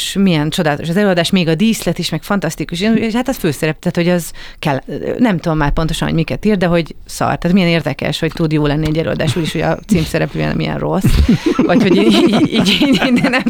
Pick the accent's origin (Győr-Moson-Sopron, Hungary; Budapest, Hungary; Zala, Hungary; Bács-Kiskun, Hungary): Budapest, Hungary; Én budapesti vagyok, és egy vidéki, igazából kisvárosba, amit összehasonlíthatatlan Budapest, tehát teljes összezártságban iszonyú intenzív 4-5 év volt.